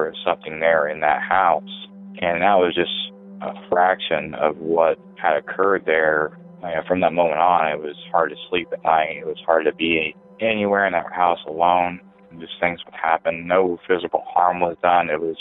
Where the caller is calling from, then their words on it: Elwood, Indiana, United States; I'm calling from Elwood, Indiana, at the time that happened.